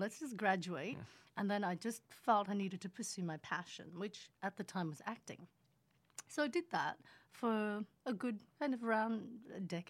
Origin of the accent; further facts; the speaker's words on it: Sydney, New South Wales, Australia; accent: Australian; also born or lived in Indonesia; now in Los Angeles, United States; Actually, so my accent is Australian.